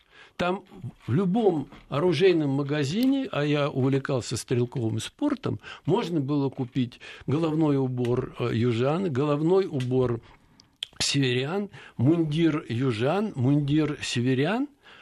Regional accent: Russia; Я говорю, я из Советского Союза. Нет, говорит, это я, говорит, такое не знаю. Откуда? Я говорю, из России.

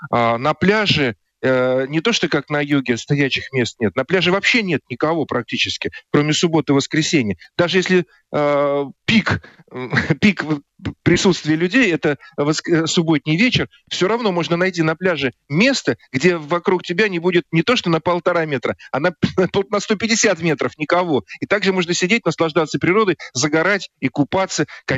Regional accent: Pärnu, Pärnu County, Estonia; я вырос на Балтике, в славном городе Пярну, Эстонской ССР, тогда это была Советская Социалистическая Республика, и с детства меня, мой дом родной, это холодное море, это белый песок, и это зеленые, темно-зеленые стройные сосны.

